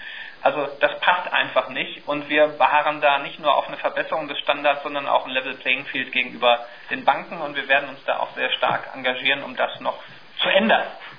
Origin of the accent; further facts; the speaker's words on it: United States; ich bin ja in Amerika auch aufgewachsen